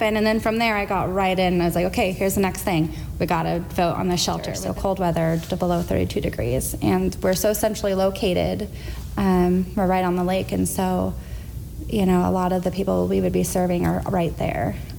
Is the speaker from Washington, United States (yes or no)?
yes; Kelso, Washington, United States; I was born and raised in Kelso. I was actually raised atheist, believe it or not.